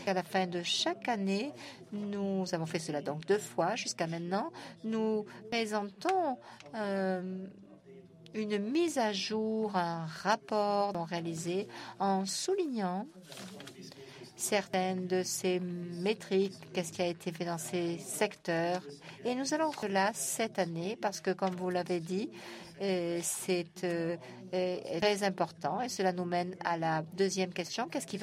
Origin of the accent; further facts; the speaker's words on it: Iran; French is a second language; je viens de l'Iran.